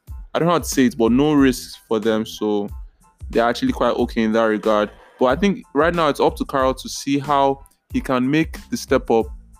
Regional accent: Nigeria; I mean, as a Nigerian and as an Iwobi fan, it's not the move.

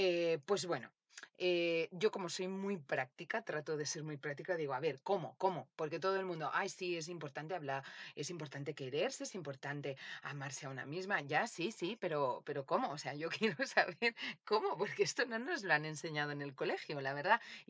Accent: Valencia, Valencian Community, Spain; Saludos desde Valencia. Hoy me encuentro en mi tierra querida

